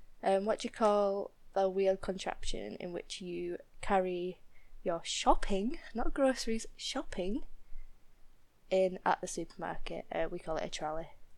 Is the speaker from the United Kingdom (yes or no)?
yes; Yorkshire and the Humber, United Kingdom; I'm from Ye Old Yorkshire in England. That's North England, if you're not sure.